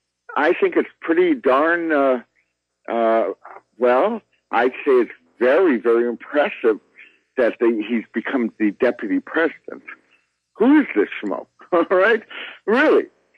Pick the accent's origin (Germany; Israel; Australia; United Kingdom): Israel; And people greeted me. I said I was from Israel. They greeted me the most.